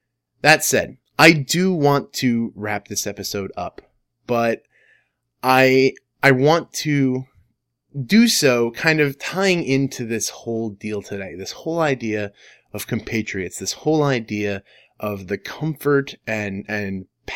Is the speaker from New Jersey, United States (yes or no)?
yes; New Jersey, United States; She's from New York. I'm from New Jersey.